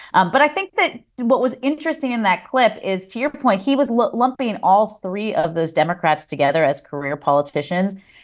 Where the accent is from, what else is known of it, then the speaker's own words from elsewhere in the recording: Los Angeles, California, United States; I will say that as a personal Dodger fan, I'm from Los Angeles.